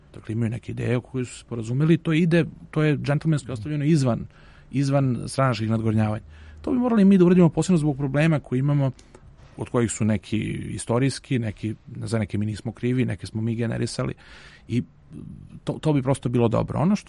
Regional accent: Belgrade, Serbia; ja sam iz Beograda, roditelji su mi fakultetski obrazovani bili, imao sam gde da živim.

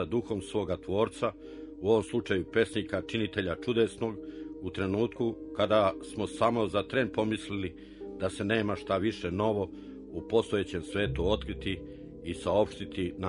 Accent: Ljubanje, Šumadija and Western Serbia, Serbia; Ljubanja je bezvodno selo i prirodno je da su moji zemljaci najlepše pevali o onome čega nikad dovoljno nisu imali.

